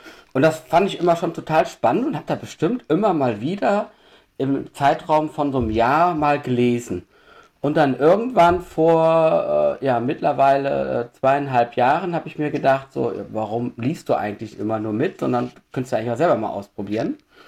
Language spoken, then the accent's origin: German; Düsseldorf, North Rhine-Westphalia, Germany; Ich bin 46 Jahre alt, ich komme aus Düsseldorf.